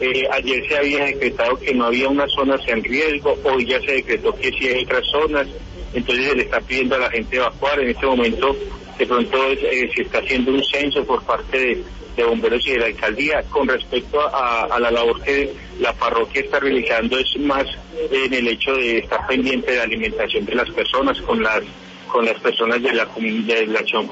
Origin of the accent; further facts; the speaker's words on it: Pereira, Risaralda, Colombia; now in Chinchiná, Colombia; Yo soy pereirano, pero hice todo mi proceso, vivo hace mucho tiempo en Chinchiná con mi familia, e hice todo mi proceso aquí en la diócesis de Manizales, soy sacerdote hace 11 años.